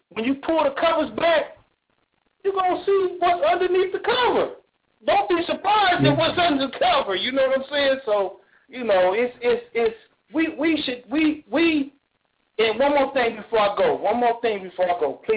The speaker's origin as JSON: {"language": "English", "town": "Inglewood", "region": "California", "country": "United States", "lives_now": "St. Petersburg, United States", "said": "And like I said before, I'm from California. I'm from Inglewood. And I'm living in St. Petersburg now, but I'm from the home of the Clippers, you know."}